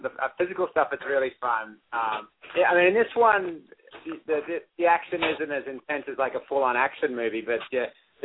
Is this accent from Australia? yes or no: yes; Australia; Well, I'm an Australian, but because I don't really look like an Australian, I don't get to play Australian very often at all.